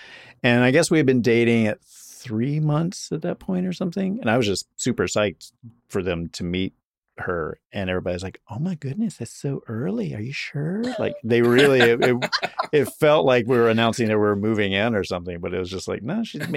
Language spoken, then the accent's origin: English; North Carolina, United States; I am from North Carolina.